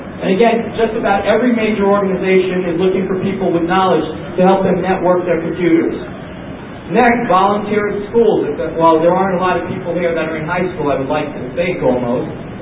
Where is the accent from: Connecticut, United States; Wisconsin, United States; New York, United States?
New York, United States; I'm also from New York, so I'll call it a yenta.